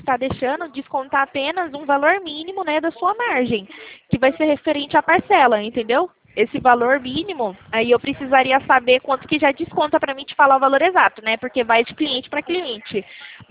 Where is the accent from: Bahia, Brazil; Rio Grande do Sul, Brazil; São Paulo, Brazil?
São Paulo, Brazil; Eu, por exemplo, eu sou de São Paulo.